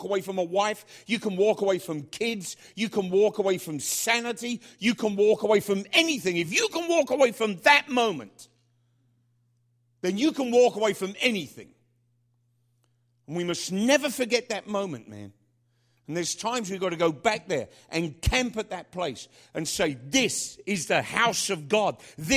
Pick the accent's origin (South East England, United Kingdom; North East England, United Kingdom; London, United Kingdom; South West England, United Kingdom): London, United Kingdom; we were offered a free trip home on a ship back to London, back to my hometown.